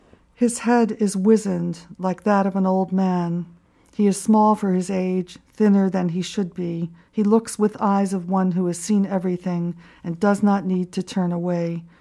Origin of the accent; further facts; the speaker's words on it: United States; I suppose, being an American, we always think things will get better.